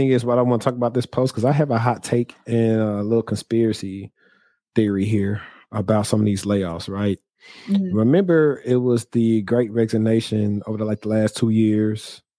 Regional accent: Shreveport, Louisiana, United States; if I was in my hometown of Shreveport, right?

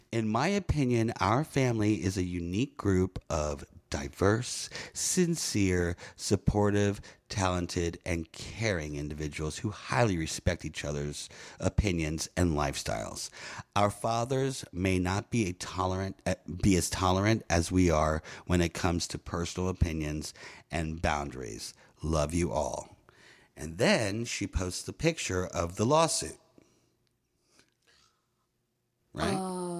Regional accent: New Orleans, Louisiana, United States; I'm from New Orleans in the New Orleans area.

